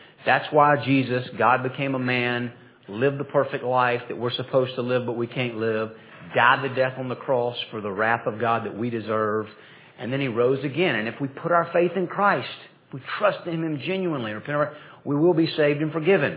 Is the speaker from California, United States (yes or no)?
no; Georgia, United States; So I'll tell people, I grew up in Southeast Georgia, and I have a very vague memory.